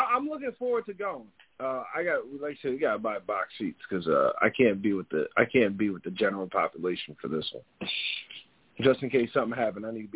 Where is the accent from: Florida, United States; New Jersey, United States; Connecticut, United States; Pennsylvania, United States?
New Jersey, United States; I'm from the Philadelphia greater region. I'm from South Jersey.